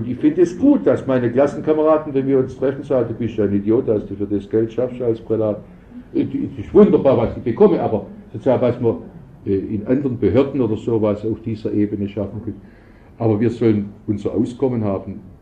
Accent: Stuttgart, Baden-Württemberg, Germany; In meiner Heimatgemeinde in Stuttgart, in Johannesgemeinde

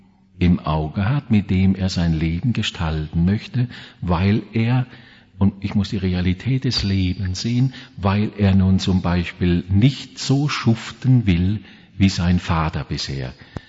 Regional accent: Rhineland-Palatinate, Germany; ich bin ein Pfälzer, ich komme aus der Pfalz

